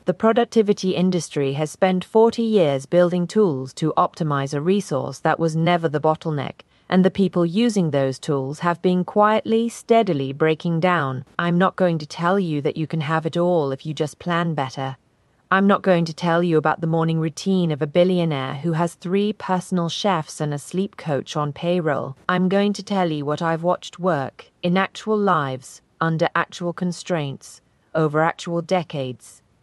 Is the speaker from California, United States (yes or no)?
yes; Daly City, California, United States; Fourth, I am Filipino-American. My mother raised 4 kids on a nurse's salary in Daly City.